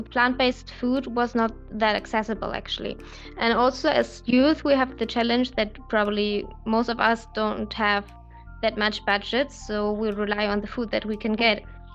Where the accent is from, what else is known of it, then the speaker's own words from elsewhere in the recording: Germany; English is a second language; I'm from Germany and I grew up in a German situation.